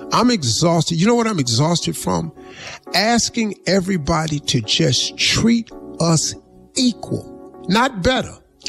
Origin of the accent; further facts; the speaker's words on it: Welch, West Virginia, United States; also born or lived in Cleveland, Ohio; I grew up as a child in the 60s. I grew up in Welch, West Virginia, and Cleveland, Ohio.